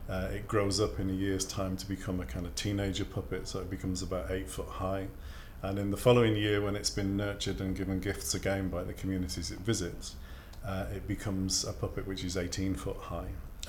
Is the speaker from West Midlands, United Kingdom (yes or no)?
no; Rheda, Wales, United Kingdom; I'm 54 years old and I come from Rheda in Mid Wales.